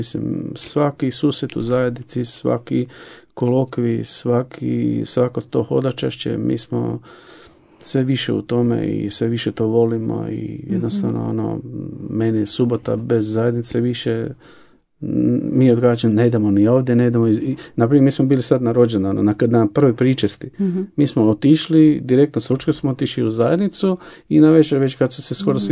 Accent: Jastrebarsko, Zagreb County, Croatia; ali i stalno bila po novinama, po radiju tamo kod nas, u Jaskanski lokalnim.

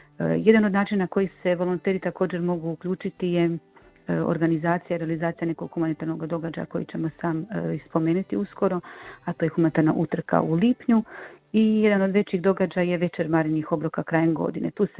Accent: Nova Gradiška, Brod-Posavina County, Croatia; Kako sam rodom iz Nove Gradiške i u to vrijeme tamo nije bilo volontera

